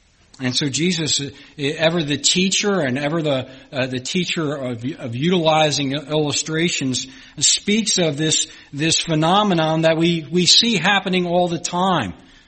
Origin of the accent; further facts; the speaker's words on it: Philadelphia, Pennsylvania, United States; And I said, "I grew up in Philadelphia."